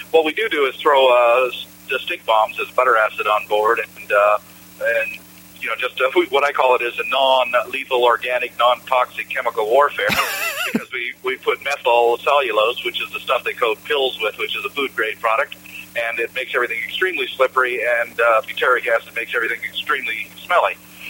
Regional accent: Eastern Canada, Canada; the beavers that got wiped out of my hometown in eastern Canada by trappers.

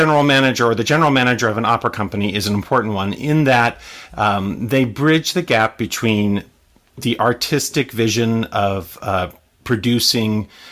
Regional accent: Washington, United States; moved away; also born or lived in California; I'm from Washington State, but I've lived all over the United States. Most recently, I've just moved from California, where I was there for about 25 years.

